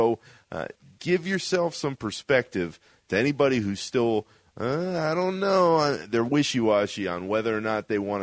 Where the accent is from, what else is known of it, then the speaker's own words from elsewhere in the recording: Orlando, Florida, United States; Everybody thinks Bears, but the reality is that I grew up in Orlando, and my grandpa has had Bucs season tickets for like 30 years.